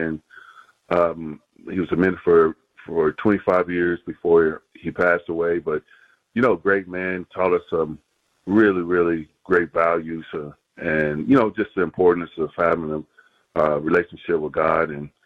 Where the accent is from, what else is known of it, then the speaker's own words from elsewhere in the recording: Wichita, Kansas, United States; Yes, I grew up in Wichita, Kansas. Most people don't know that, but my dad was a minister.